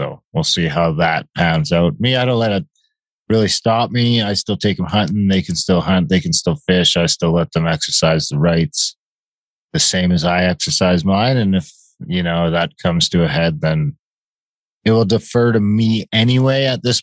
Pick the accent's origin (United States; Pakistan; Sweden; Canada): Canada; Mishkilgaming, Ontario; I'm registered from, I don't know the treaty number, but I'm from Mishkilgaming, number 203, Ojibwe Nation in Northern Ontario.